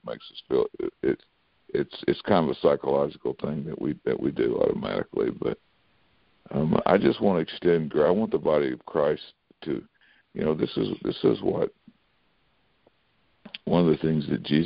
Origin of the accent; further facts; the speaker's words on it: the South, United States; You know, I'm from the South. If you hadn't seen any entertainment in church, you need to go to the South.